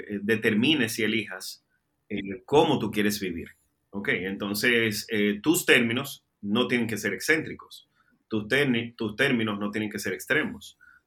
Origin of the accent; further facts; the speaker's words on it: Dominican Republic; soy dominicano, soy hijo de Dios. No es fácil ser cristiano.